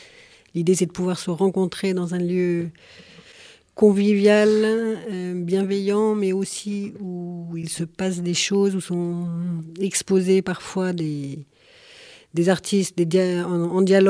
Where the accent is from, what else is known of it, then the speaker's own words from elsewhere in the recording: Auvergne-Rhône-Alpes, France; Justine, et moi-même, autre cuisinière, on est originaires toutes les deux du Dauphiné